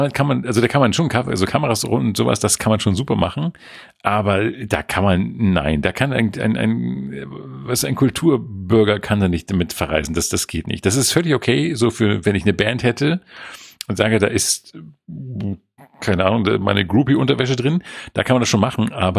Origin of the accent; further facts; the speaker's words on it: Schleswig-Holstein, Germany; als ich mal in meiner Heimat war, in meiner holsteinischen Heimat war